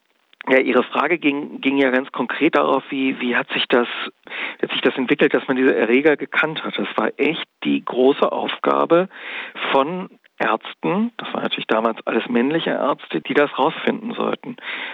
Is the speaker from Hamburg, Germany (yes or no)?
yes; Hamburg, Germany; In Hamburg, wo ich herkomme, hat das relativ lange gedauert.